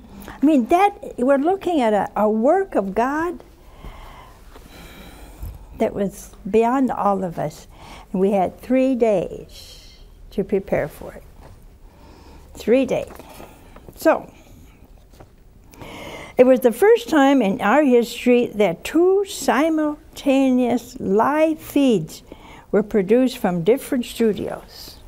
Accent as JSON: {"language": "English", "region": "Ohio", "country": "United States", "tie": "born or raised there"}